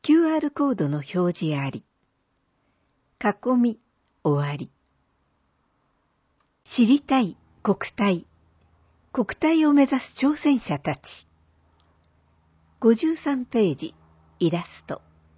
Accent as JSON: {"language": "Japanese", "town": "Shirasawa", "region": "Tochigi", "country": "Japan", "tie": "born or raised there", "said": "今回訪れたのは僕の生まれ育った白沢エリア。白沢といえば、奥州街道の一番目の宿場町、白沢宿ですよね。"}